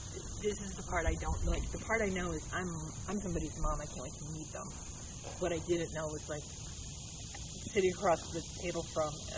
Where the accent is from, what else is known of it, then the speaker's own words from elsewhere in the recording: Boston, Massachusetts, United States; I'm from Boston, and we call New Hampshire a little bit of Texas, and New England very conservative